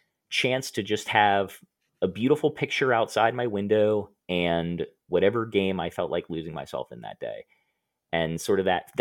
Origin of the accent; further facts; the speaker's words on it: Clifton, Virginia, United States; I grew up in Clifton, Virginia. It is a small, isolated town surrounded by Northern Virginia